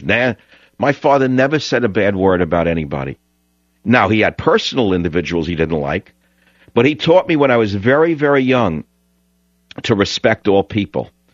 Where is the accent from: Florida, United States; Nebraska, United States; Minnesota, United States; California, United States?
Nebraska, United States; So if you think I'm some rube from Nebraska who doesn't understand from yesterday, you're wrong. I grew up around gay people, straight people, black people, white people, Hispanic people, Asian people. So being a kid from a big city, this is how you grow up.